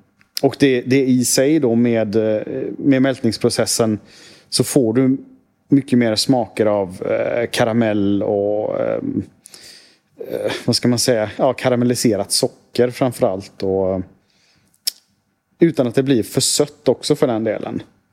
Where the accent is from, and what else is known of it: Sweden